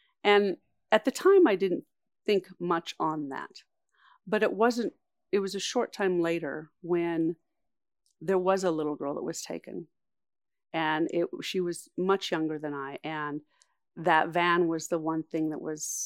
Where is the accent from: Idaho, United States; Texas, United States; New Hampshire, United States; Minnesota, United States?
Idaho, United States; Challis; our product goes out of Challis, Idaho, my hometown, and is trucked to the distribution centers.